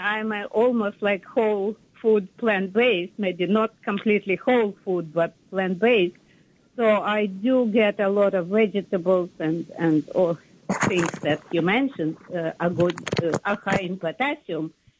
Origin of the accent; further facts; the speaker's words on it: New Jersey, United States; from New Jersey.